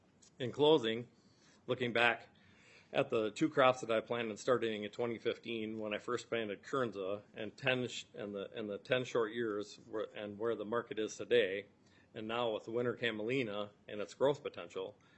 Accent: Chatfield, Minnesota, United States; I'm from Chatfield, Minnesota, and I work at my family's trucking and storage business

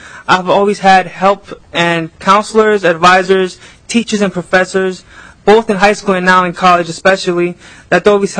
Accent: Brooklyn Park, Minnesota, United States; It's close to home. I am from Brooklyn Park. I've lived there my whole life.

